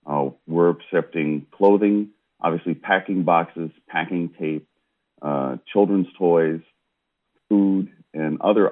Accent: Davenport, Iowa, United States; a very serious situation that is going on in my hometown of Davenport, Iowa.

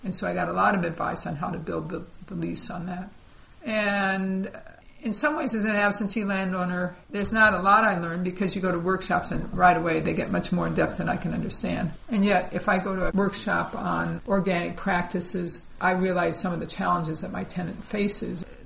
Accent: Iowa, United States; now in Ames, United States; I live here in Ames. I grew up in Northwest Iowa, fourth generation farm family.

